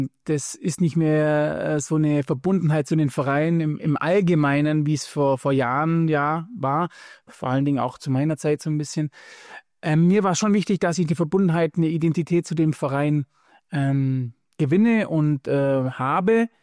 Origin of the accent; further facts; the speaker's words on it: Baden-Württemberg, Germany; now in Munich, Germany; wenn ich in die Heimat fahre, also in die Heimat, wo ich aufgewachsen bin, fahre oder nach Stuttgart fahre